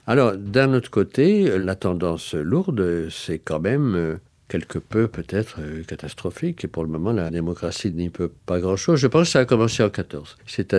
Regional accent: Normandy, France; Je crois que c'est ma rupture avec mon village natal en Normandie.

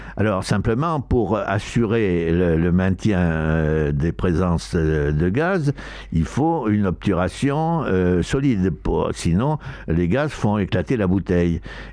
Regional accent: Bordeaux, Nouvelle-Aquitaine, France; dans la mesure où je suis bordelais

